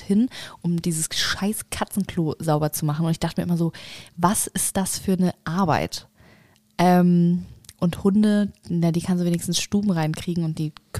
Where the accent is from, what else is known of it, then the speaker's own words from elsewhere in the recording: Spain; Hart auf hart würde ich natürlich als Spanierin Strandurlaub sagen.